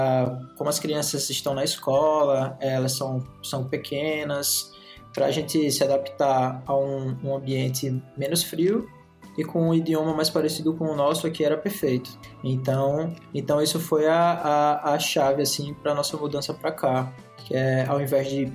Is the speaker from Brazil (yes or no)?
yes; Northeast Region, Brazil; pelo sotaque da gente, né, tô me sentindo em casa com os caras, que a gente é do Nordeste, e eu tava lá trabalhando tranquilamente em Maceió